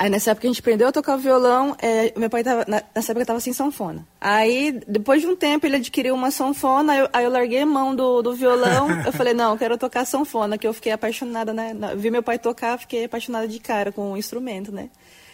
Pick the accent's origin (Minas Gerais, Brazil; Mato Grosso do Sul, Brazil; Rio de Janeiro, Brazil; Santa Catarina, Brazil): Mato Grosso do Sul, Brazil; Campo Grande; born there; Eu nasci aqui mesmo em Campo Grande, né?